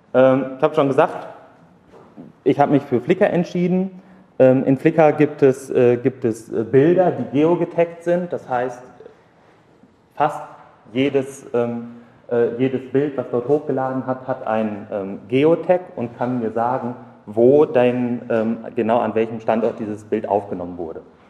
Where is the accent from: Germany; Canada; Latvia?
Germany; North Rhine-Westphalia; ich bin im Kreis Lippe groß geworden